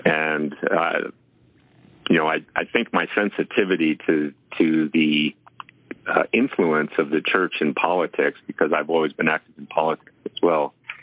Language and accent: English; Canada; And I don't get up in the morning and say, "Gee, I'm not a Canadian today."